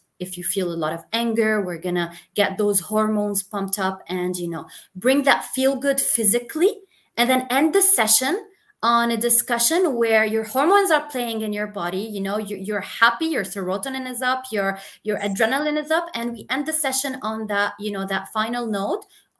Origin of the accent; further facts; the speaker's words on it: Beirut, Beirut Governorate, Lebanon; also born or lived in Belgium; Basically, I was born in Belgium and raised there until the age of 6. And then my parents moved back to Beirut, their hometown.